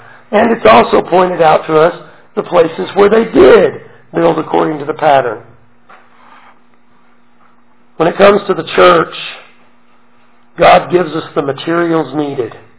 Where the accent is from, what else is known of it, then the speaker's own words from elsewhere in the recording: Colorado, United States; Now, I'm from Colorado, and out there we have mountains, the Rockies, maybe you've heard of them.